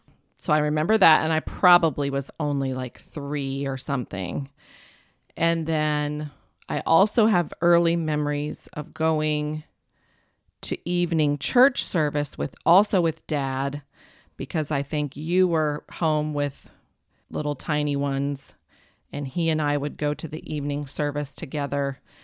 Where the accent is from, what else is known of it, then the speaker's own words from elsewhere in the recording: Canada; also born or lived in Southern California / Illinois; now in United States; I was born in Canada, lived in 3 or 4 places there. Then we moved to Southern California, lived in a couple different locations during that 8-year period. Then our family moved here to Illinois